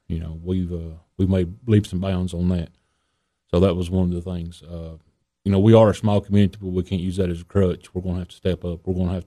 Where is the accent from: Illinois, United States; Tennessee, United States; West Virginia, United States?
Tennessee, United States; I'm originally from Fentress County.